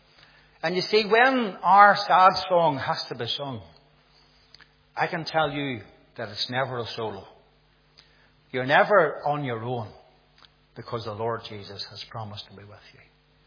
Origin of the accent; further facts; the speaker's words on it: Northern Ireland, United Kingdom; We have a wee saying, I'm from Coke, and during the Troubles, our motto was shoot first and ask questions later.